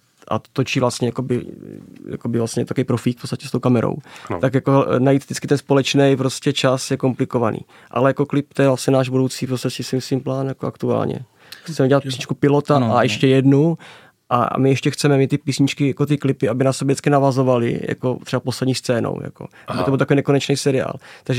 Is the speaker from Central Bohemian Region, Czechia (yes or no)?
no; Skalice, South Moravian Region, Czechia; když někdo řekne, že jsme z Boskovic, tak s tím není problém. Já to jako neberu nějak zle, jako skaličák.